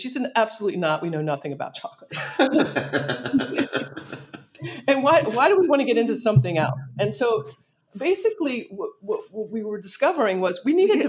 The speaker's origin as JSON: {"language": "English", "region": "Pennsylvania", "country": "United States", "tie": "born or raised there", "said": "I grew up near in Pennsylvania, but when I was a kid, we lived near Hershey."}